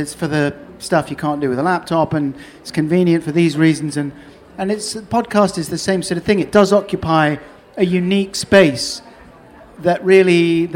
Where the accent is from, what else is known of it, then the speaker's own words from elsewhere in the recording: London, United Kingdom; now in Norwich, United Kingdom; Earl's Court. Okay. Yeah, off the Earl's Court Road.